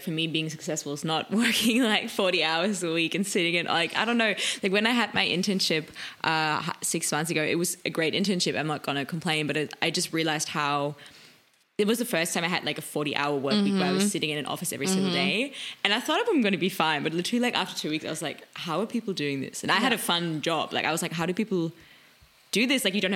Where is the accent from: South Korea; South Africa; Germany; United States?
Germany; English is a second language; Like growing up in Germany